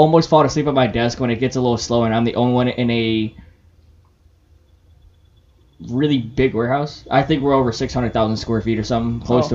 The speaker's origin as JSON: {"language": "English", "region": "Midwest", "country": "United States", "said": "Let me say pops because I'm from the Midwest. There's different pops."}